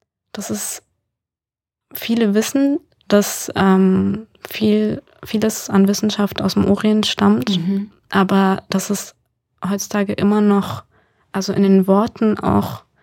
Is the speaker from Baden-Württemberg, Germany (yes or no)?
no; Düsseldorf, North Rhine-Westphalia, Germany; Also ich komme aus Düsseldorf